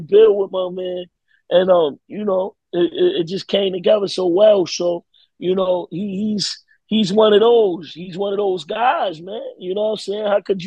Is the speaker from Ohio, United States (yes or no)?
no; Baltimore, Maryland, United States; Yeah, yo, I'm not supposed to be here from Baltimore. Like, don't forget that. I'm not from New York.